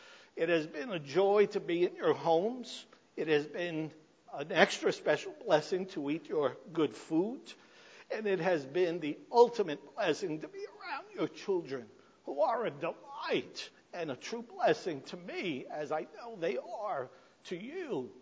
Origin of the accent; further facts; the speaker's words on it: New York City, New York, United States; I come from South Brooklyn in New York City. And I went to sleep with that wonderful Brooklyn echo.